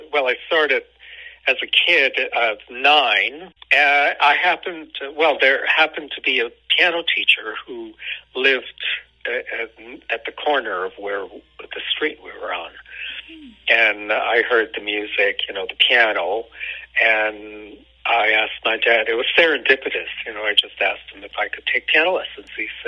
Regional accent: Hamilton, Ontario, Canada; also born or lived in Italy; I wasn't born in Canada, so maybe that makes a difference. But I was born in Italy, but right on the border with what was then Yugoslavia, but it's now Slovenia. And right on the border, but on the Italian side. And I was 4 when we came to Canada

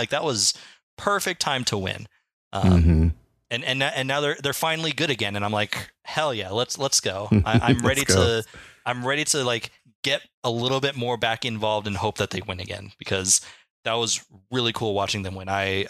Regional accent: Anaheim, California, United States; I grew up in Southern California. I actually grew up in Anaheim, but I was born before the Anaheim Ducks were a franchise.

